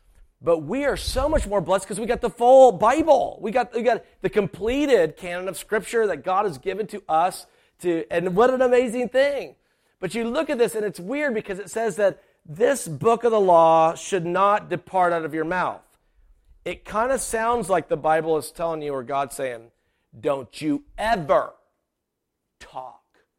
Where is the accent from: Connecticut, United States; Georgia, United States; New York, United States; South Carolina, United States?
South Carolina, United States; I'm from South Carolina. South Carolina is a southern state, okay? And we don't get a lot of snow.